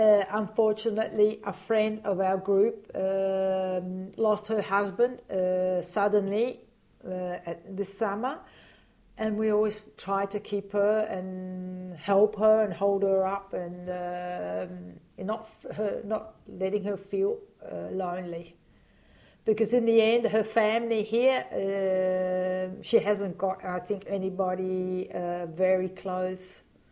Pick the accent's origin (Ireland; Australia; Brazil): Australia; I'm Aussie. I don't care.